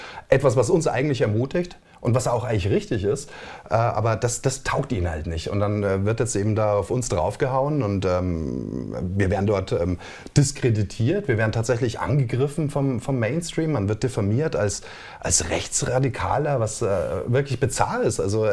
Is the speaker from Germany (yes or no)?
yes; Chemnitz, Saxony, Germany; Aber das habe ich als Chemnitzer nun mal so erlebt. Und wie einige andere Chemnitzer auch.